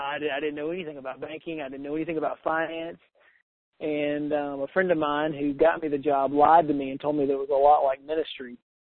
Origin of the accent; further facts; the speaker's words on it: Birmingham, Alabama, United States; We're both basically from the Birmingham area.